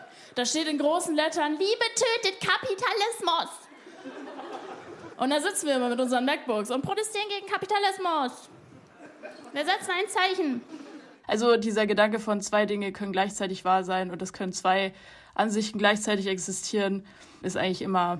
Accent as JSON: {"language": "German", "town": "Munich", "region": "Bavaria", "country": "Germany", "said": "Ich komme aus München, aber meine ganze Familie wohnt in Peru. Ich mag das auch, Latina zu sein"}